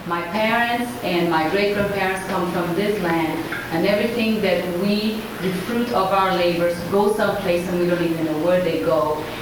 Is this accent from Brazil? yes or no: yes; Brazil; English is a second language; now in United States; I'm originally from Brazil